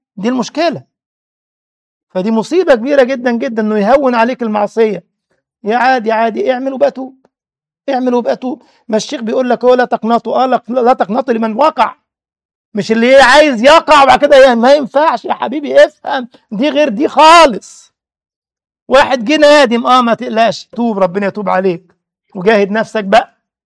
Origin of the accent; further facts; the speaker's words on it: Egypt; انما زمان عندنا في مصر كان العلبة فيها كم سيجارة،